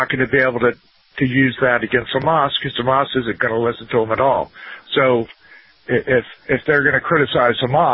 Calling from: Florida, United States; in Southern Florida.

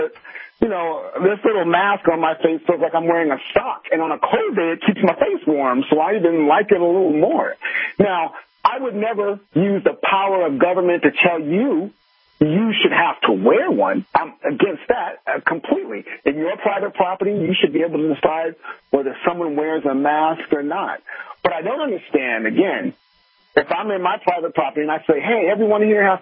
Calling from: California, United States; Hello, good afternoon. I am calling from California

